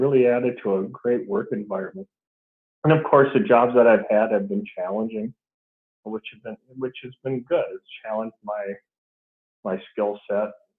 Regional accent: Superior, United States; I live in Superior. And I was born and raised in Superior and moved away to go to school and moved back about 20 years after I left and raised a family here in Superior

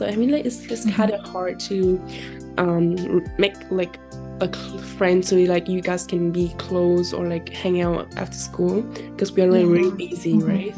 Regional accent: Indonesia; English is a second language; Kept like introducing yourself, like, oh, I'm come from Indonesia and this is like my portfolio data.

